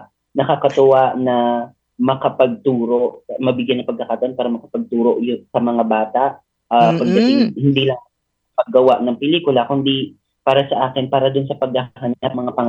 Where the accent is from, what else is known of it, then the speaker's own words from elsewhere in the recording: Cagayan Valley, Philippines; So, tubong Isabela ako. Taga Purok 5 kami, pero Purok 7 yung ano namin, yung palayan namin. Medyo liblib na lugar